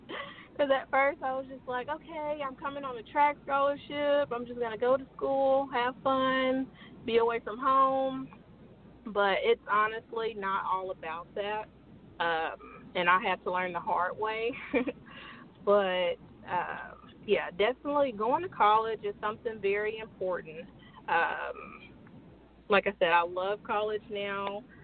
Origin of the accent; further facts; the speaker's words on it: Chicago, Illinois, United States; Growing up in Chicago, my parents, she explained to me that life was, you know, really difficult for them. And it still is difficult in Chicago. Majority of my family is still there.